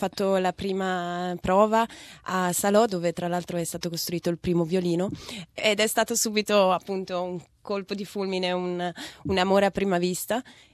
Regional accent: Lugano, Ticino, Switzerland; i miei genitori sono di Trento, ma si sono spostati in Svizzera prima che fossi nata, e quindi sono nata e cresciuta a Lugano, che è la parte italiana della Svizzera.

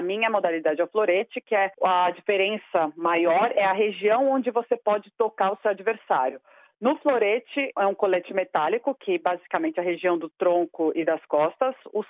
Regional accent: Brazil; eu sou brasileira

